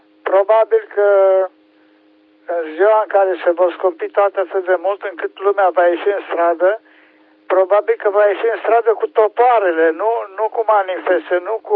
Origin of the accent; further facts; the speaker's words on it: Oradea, Bihor County, Romania; și sunt din Oradea.